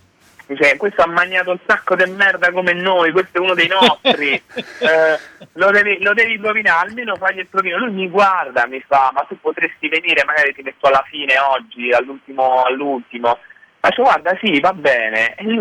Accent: Cerignola, Apulia, Italy; also born or lived in Canosa di Puglia; io sono nato a Canosa di Puglia e vissuto a Cerignola.

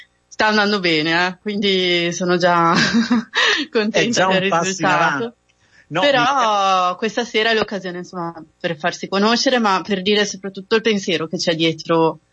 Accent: Genoa, Liguria, Italy; also born or lived in Turin / Rome; Io origini torinese, nel senso che sono nata a Torino, okay. Però la mia città è Genova e ho vissuto però tanti anni a Roma.

